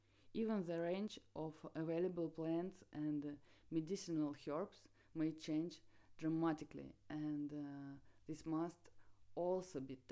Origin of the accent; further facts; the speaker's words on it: Leningrad Oblast, Russia; I grew up in the Leningrad region, as did my mother from the small Finno-Ugric ethnic group known as the Veps.